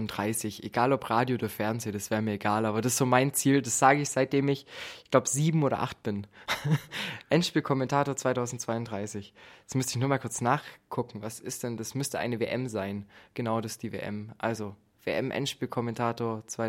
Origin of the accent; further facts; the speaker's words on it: Stuttgart, Baden-Württemberg, Germany; Gut, ich als Stuttgarter bin ich auch froh